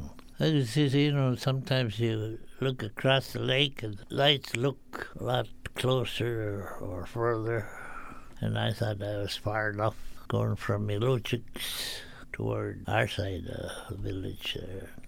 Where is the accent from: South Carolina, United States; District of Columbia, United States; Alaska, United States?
Alaska, United States; Bethel; now in Dillingham, United States; I'm 87 years old. I was born and raised in Bethel area and moved to Dillingham when I was about 17 years old.